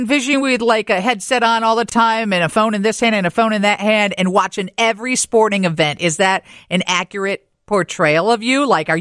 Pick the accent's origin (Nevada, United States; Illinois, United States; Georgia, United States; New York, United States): Illinois, United States; Rockford; I was born and raised in Rockford, but radio has been my passion, and I had a chance to launch a radio station in Houston, Texas.